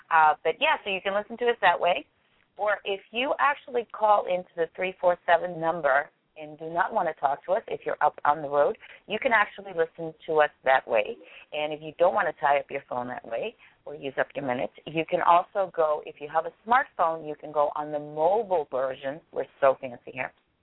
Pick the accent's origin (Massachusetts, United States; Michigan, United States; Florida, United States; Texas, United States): Massachusetts, United States; Boston; I'm going to save mine because mine is, like, wicked hard. Yes, I'm from Boston.